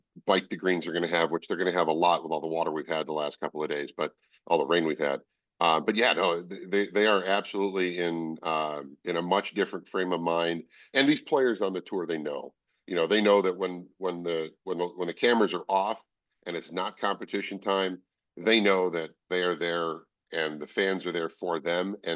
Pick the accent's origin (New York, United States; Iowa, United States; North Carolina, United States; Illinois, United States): Illinois, United States; Chicago; what I used to do growing up in Chicago, I used to go to the Western Open at Butler National and then Cog Hill.